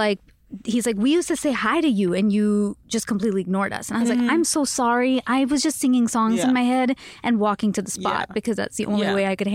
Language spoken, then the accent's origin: English; Canada; sorry, I am Canadian. I always say like grade 12.